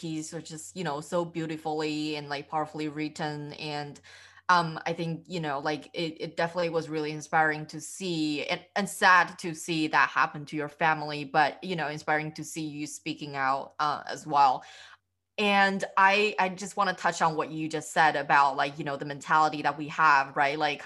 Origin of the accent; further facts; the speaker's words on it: China; English is a second language; now in United States; I'm originally from China.